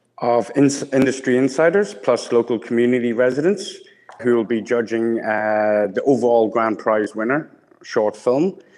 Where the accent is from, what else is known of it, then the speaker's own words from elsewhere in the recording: Ireland; now in Emporia, United States; Well, I am originally from Ireland, and I came to Emporia 2 years ago.